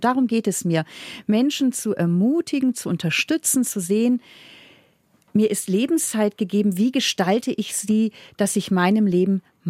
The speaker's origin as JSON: {"language": "German", "country": "Germany", "also_born_or_lived": "Munich", "moved": "as an adult", "lives_now": "Vienna, Austria", "said": "Ich bin Deutsche, habe auch lange hier in München gelebt, aber lebe jetzt derzeit in Wien."}